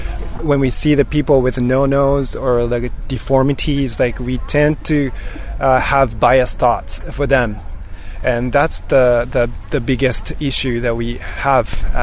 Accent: Nara, Japan; English is a second language; So in 2010, I launched a very small Nara International Film Festival in my home country.

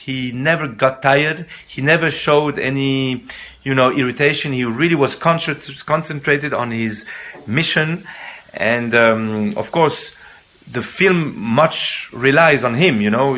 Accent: Switzerland; also born or lived in Burkina Faso; I'm a filmmaker from Switzerland and Burkina Faso, and I'm very pleased to have my film Wallahi at this wonderful Young Audience Award.

